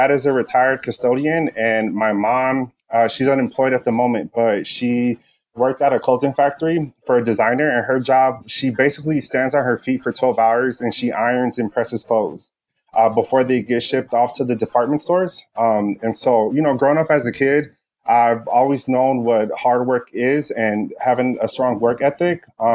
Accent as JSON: {"language": "English", "town": "Los Angeles", "region": "California", "country": "United States", "tie": "born or raised there", "said": "So I'm from South Central Los Angeles, specifically Leimert Park area. Born and raised here. I still live here, born and raised here my entire life."}